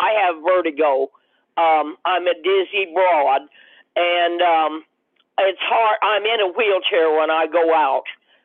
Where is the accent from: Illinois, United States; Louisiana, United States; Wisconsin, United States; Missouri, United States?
Missouri, United States; Carthage; also born or lived in Webb City; We grew up on a farm near Carthage, and I was born in Webb City. And so I'm a native of Missouri, although I traveled around for a while.